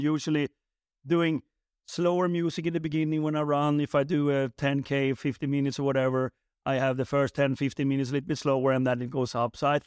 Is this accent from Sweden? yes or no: yes; Sweden; English is a second language; I mean, Henrik and I come from Sweden